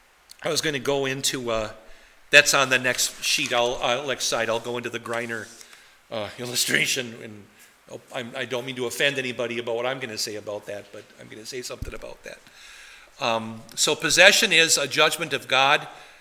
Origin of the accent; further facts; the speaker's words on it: Wisconsin, United States; accent: Wisconsin; Let's not make this about my Wisconsin accent, but yeah, that's my head. It's like I say crick instead of creek things.